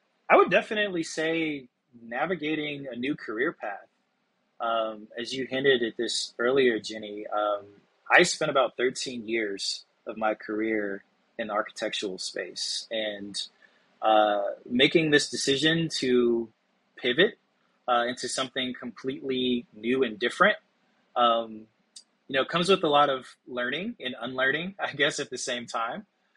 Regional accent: Cape Girardeau, Missouri, United States; now in Brooklyn, United States; So I grew up in Southeast Missouri in a town about an hour and a half southeast of St. Louis. It's called Cape Girardeau.

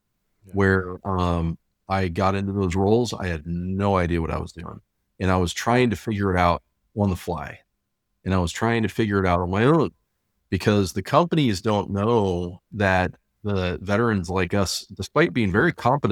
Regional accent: Wyoming, United States; So when I retired from the military, we moved back to Wyoming, which is where my hometown is.

